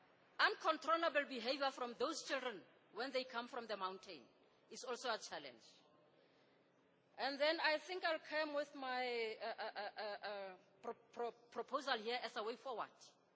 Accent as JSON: {"language": "English", "town": "Tshwane", "region": "Gauteng", "country": "South Africa", "said": "I'm from South Africa, from city of Tshwane, the former Pretoria. I'm from the rural area."}